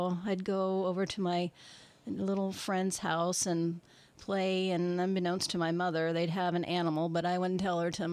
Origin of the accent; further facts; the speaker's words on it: Indiana, United States; No, I'm actually from the Midwest, Indiana, as a matter of fact.